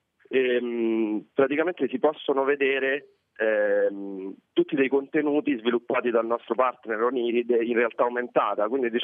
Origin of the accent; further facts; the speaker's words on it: Rome, Lazio, Italy; Quindi è un percorso in qualche modo anche da cittadino, da romano, io lo dico.